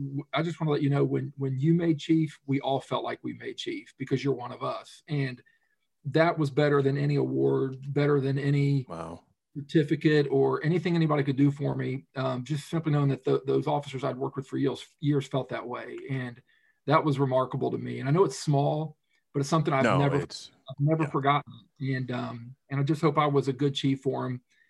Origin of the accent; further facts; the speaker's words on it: Middletown, United States; And I'm from Middletown. I lived here. My kids went to school. I'm a Middletown guy.